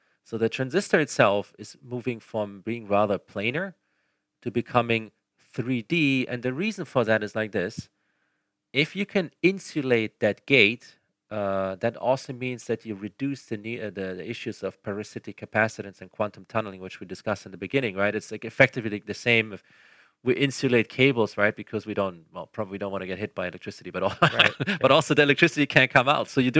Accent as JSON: {"language": "English", "country": "Germany", "second_language": "English", "said": "I mean, so I'm originally from Germany, as you may hear from my ever so slight accent."}